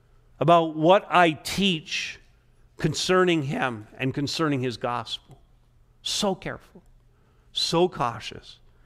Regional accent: Quebec, Canada; because I grew up in Quebec, borrowing French swears when the English ones wouldn't

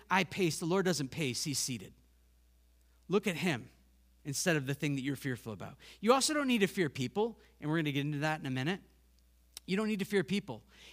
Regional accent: United States; I caught my heart this week because I'm American.

